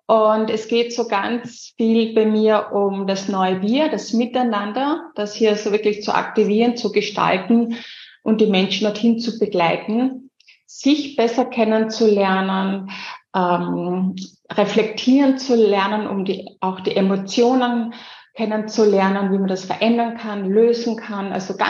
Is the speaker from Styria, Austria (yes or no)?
no; Zell am See, Salzburg, Austria; born there; also born or lived in Carinthia / Switzerland / Vienna; Aber ich bin aus Salzburg, Zell am See, geboren. Dann ein bisschen in Kärnten aufgewachsen, ein bisschen in der Schweiz und dann auch in Wien.